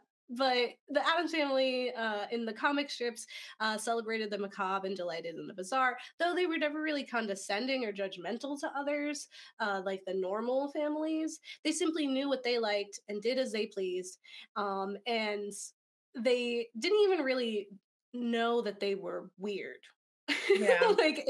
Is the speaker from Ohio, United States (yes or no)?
no; Ocala, Florida, United States; And he told the Ocala Star Banner, which fun fact is my hometown, which is so weird.